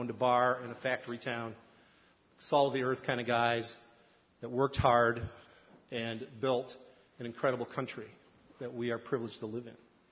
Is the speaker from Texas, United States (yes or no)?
no; Lansing, Michigan, United States; Now, I grew up in Lansing, Michigan, where they, back in my day, they made Oldsmobiles.